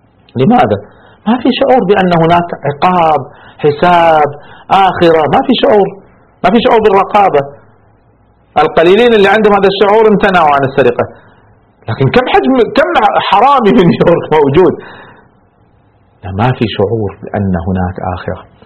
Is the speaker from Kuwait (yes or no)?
yes; Kuwait; أنا دخلت مرة في صحراءنا عندنا في الكويت